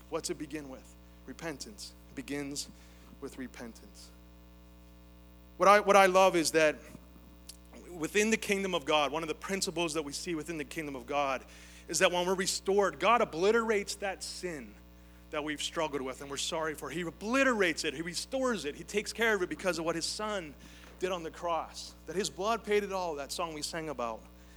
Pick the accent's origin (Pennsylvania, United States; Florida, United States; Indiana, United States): Pennsylvania, United States; Pittsburgh; And I'm from Pittsburgh.